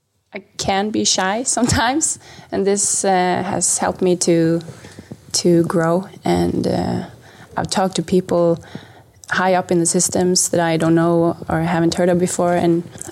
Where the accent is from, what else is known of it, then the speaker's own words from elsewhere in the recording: Stavanger, Rogaland, Norway; English is a second language; I'm from Stavanger, Norway